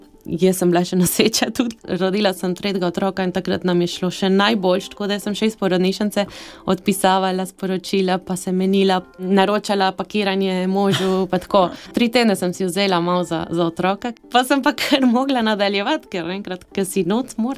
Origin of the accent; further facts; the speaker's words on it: Argentina; now in Slovenia; Študirala sem grafično tehniko v Sloveniji, drugače sem iz Argentine.